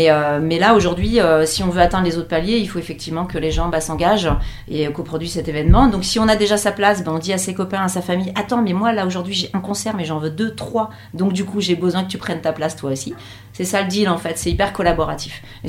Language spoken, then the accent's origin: French; Nantes, Pays de la Loire, France; une artiste française nantaise aussi, puisqu'on vient de Nantes.